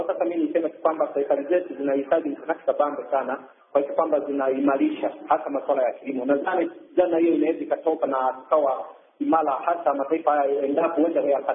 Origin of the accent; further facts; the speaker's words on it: Kagongo, Tanzania; kijana mpole Tanzania, natokea maeneo ya Kagongo wa Manispaa kama nchini Tanzania.